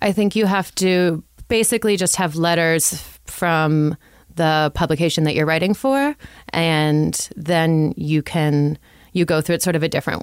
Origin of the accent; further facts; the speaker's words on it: Toronto, Ontario, Canada; I'm from Toronto.